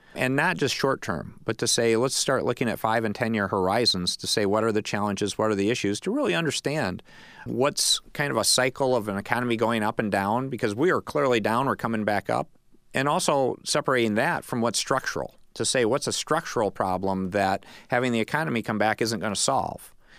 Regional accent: Battle Creek, Michigan, United States; I mean, I'm an old Battle Creek boy. I grew up in Battle Creek Township on North 22nd Street.

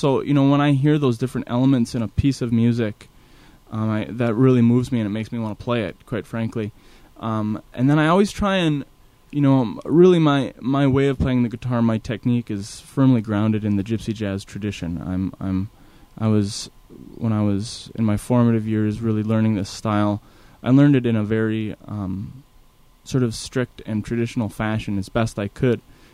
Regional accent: Minnesota, United States; it really echoed in my mind a lot of the music I heard growing up on the Iron Range.

